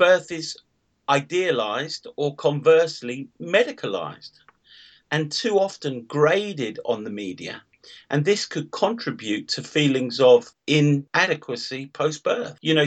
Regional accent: Leicester, East Midlands, United Kingdom; I mean, one of the articles is from my hometown.

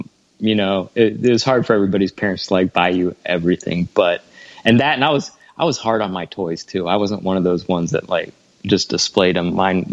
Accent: Ohio, United States; I grew up in Ohio, so it was about 4 hours

